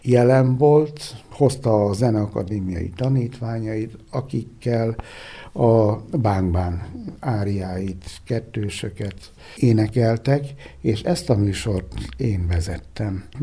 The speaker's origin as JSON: {"language": "Hungarian", "region": "Borsod-Abaúj-Zemplén", "country": "Hungary", "said": "én hazajöttem, hiszen zempléni származású vagyok"}